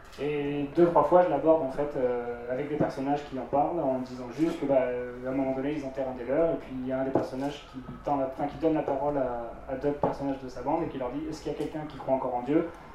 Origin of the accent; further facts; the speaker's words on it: France; on est français, et donc du coup, je pense qu'il y a notre particularité française qui passe.